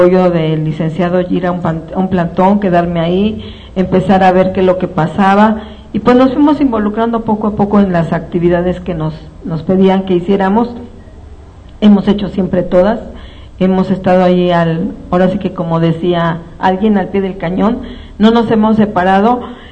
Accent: Mexico; te duele como mexicana, te duele como mujer que tienes una esperanza de que algo tiene que cambiar

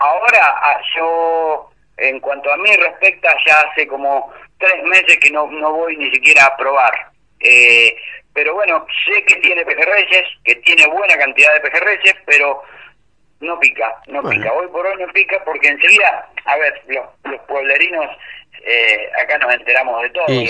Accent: Villa Cañás, Santa Fe, Argentina; con chicos de acá, de mi pueblo, de Villa Cañás

